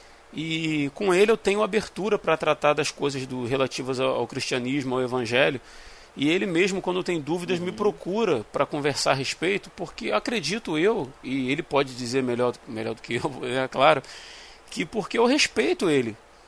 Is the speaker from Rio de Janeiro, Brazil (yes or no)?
yes; Nilópolis, Rio de Janeiro, Brazil; Eu tenho um amigo da onde eu fui criado lá em Nilópolis